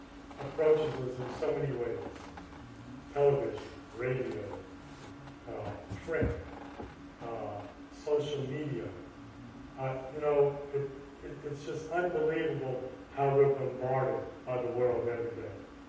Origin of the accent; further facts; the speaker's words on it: New Orleans, Louisiana, United States; born there; I'm bored from New Orleans. I got a draw, and I'll always say this kind of tone of voice.